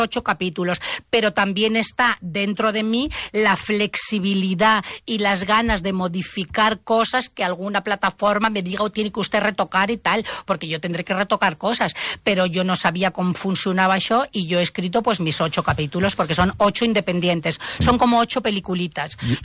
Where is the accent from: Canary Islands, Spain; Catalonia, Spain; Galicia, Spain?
Canary Islands, Spain; Absolutamente. No recomano otra cosa. Yo soy isleña